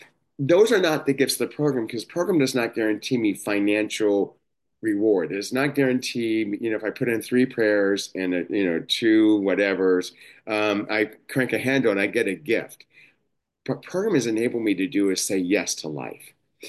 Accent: Los Angeles, California, United States; I grew up in Los Angeles. I was going to meetings all the time in Los Angeles, so I'm from that area.

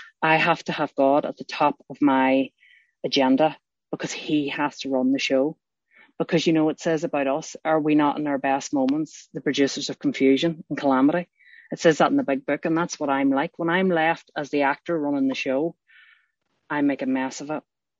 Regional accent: Northern Ireland, United Kingdom; I grew up in the Troubles in Northern Ireland, but it was still a loving family home.

